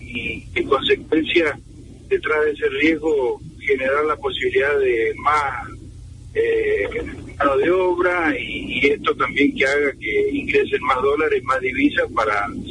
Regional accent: Argentina; los propios somos todos los argentinos

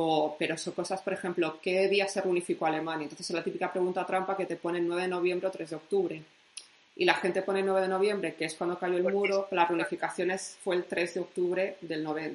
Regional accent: Spain; esto es español y soy española.

